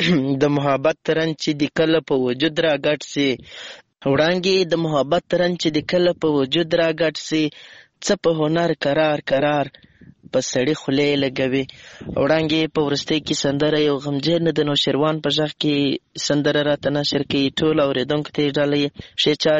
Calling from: Lashkar Gah, Helmand, Afghanistan; accent: Helmandi; یو ځل بیا خوشاله يم چې در سره ګډونوالې … هم له هلمند مرکز لشکرګاه شاره پیغام درته پریږدم.

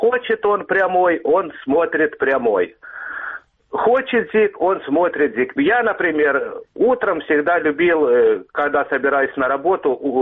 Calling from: Dnipro, Dnipropetrovsk Oblast, Ukraine; Добрый вечер. … город Днепр.

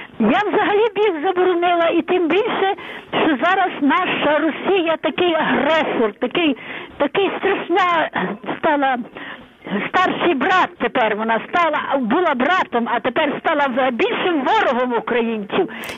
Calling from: Ivanychi, Volyn Oblast, Ukraine; Волинська область, місто Іваничі.

